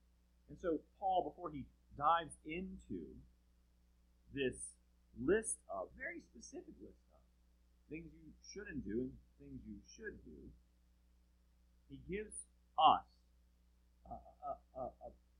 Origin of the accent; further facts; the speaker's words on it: Southeast, United States; God, growing up in the Southeast, there's many, many things I love about the Southeast.